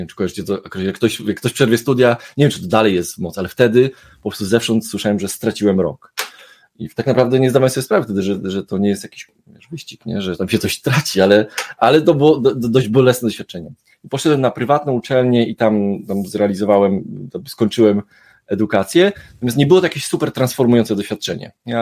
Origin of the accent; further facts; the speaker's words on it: Tarnobrzeg, Subcarpathian Voivodeship, Poland; pochodzę z mniejszego miasta, pochodzę z Tarnobrzegu